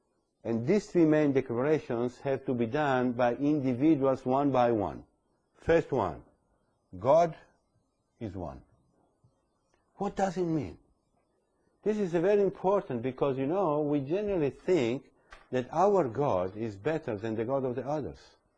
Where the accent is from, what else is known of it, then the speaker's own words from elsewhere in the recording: Italy; English is a second language; my passport is Italian, I'm an Italian citizen